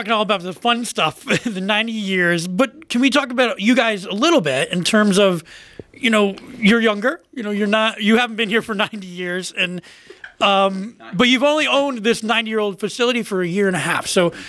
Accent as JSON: {"language": "English", "region": "Pennsylvania", "country": "United States", "tie": "born or raised there", "said": "I grew up in Wayne County, and there was an old drive-in there in Honesdale when I was growing up."}